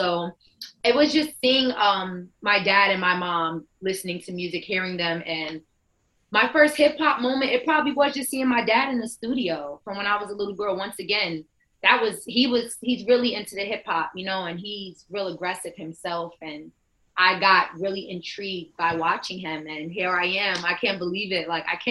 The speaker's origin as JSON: {"language": "English", "town": "Bronx", "region": "New York", "country": "United States", "tie": "born or raised there", "said": "Bronx, New York, born and raised"}